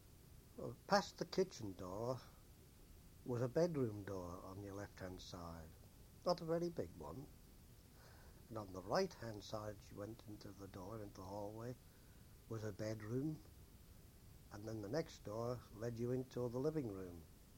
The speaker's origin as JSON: {"language": "English", "town": "Douglas", "country": "Isle of Man", "tie": "born there", "said": "I was born in Douglas on the Isle of Man, to me still one of the most beautiful places in the world. On the 22nd of February in 1920, just after the end of the First World War"}